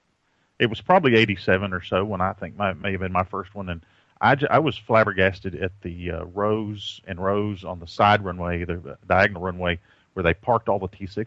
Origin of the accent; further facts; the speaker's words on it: Lubbock, Texas, United States; moved away; I mean, I grew up in Lubbock, of course, and so I was there at those three shows